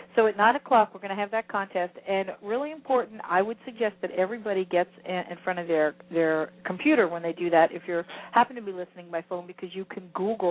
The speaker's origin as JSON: {"language": "English", "region": "New Jersey", "country": "United States", "tie": "born or raised there", "said": "Yeah, you know, okay, when I grew up in New Jersey and it was 76, it was beach weather, we'd lay out, okay?"}